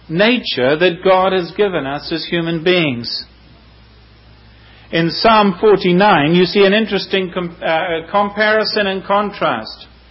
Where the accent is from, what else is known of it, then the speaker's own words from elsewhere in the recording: New Zealand; accent: New Zealand English; as well as in English, even though it's New Zealand form of English.